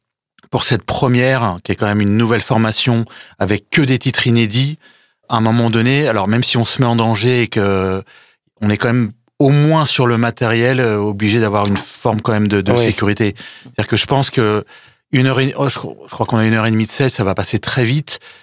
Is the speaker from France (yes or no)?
yes; Paris, Île-de-France, France; Alors, je suis parisien, à la base.